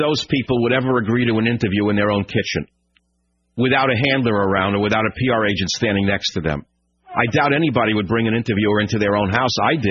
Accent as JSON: {"language": "English", "region": "New York", "country": "United States", "tie": "born or raised there", "said": "I grew up in New York, and let me tell you something."}